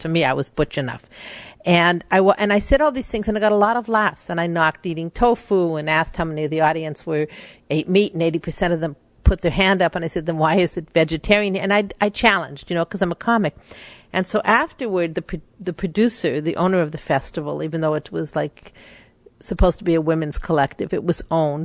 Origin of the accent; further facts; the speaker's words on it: Hollywood, California, United States; I was from Hollywood